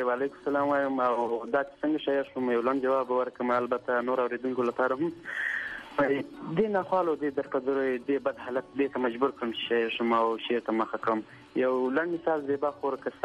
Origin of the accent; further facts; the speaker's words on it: Ghazni, Afghanistan; د غزنی ولایت نوی ولسوالی اوسیدونکی